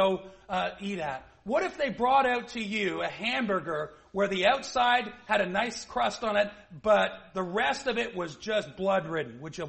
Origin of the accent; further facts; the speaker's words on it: Canada; Maybe it's because I'm Canadian.